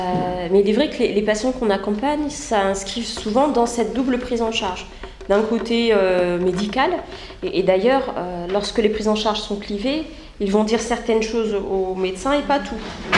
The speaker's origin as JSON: {"language": "French", "country": "Morocco", "said": "Moi, je suis originaire du Maroc."}